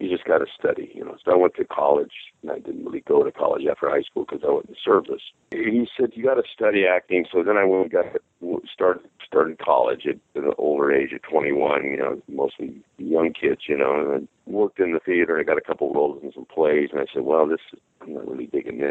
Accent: Hawaii, United States; also born or lived in San Diego, California; My dad, we were stationed in Hawaii, and my dad was always taking us to the movies, and I grew up in Hawaii and San Diego

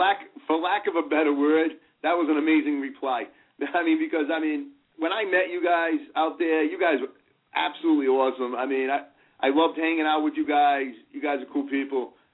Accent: Rhode Island, United States; Something like that. I'm from

